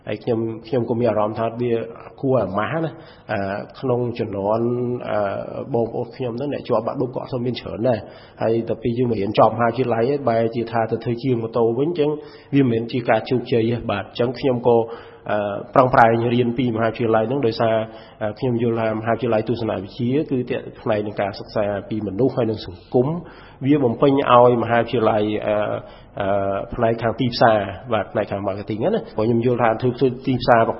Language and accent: Khmer; Bati, Takeo, Cambodia; born there; ខ្ញុំកើតនៅស្រុកបាទីបាទខេត្តតាកែវបាទគឺឃុំទឹកឃុំពីរៀមបាទជាតំបន់មួយរៀងជនបទដែរ